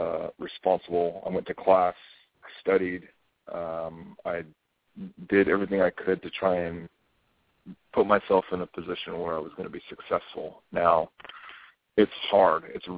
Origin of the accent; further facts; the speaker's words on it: Pittsburg, California, United States; I grew up in the East Bay of California, a little town called Pittsburgh. It's about 30 minutes east of Oakland.